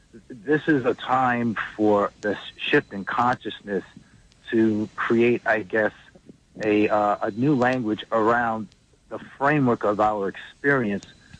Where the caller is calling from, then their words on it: New Jersey, United States; I'm calling from New Jersey.